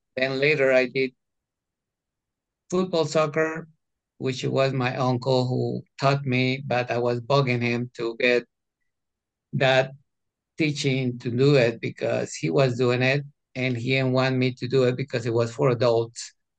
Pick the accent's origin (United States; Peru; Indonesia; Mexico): Mexico; Mexico City; English is a second language; I'm from Mexico City. I was born in the late 60s. I'm the only child from a single mom in the 60s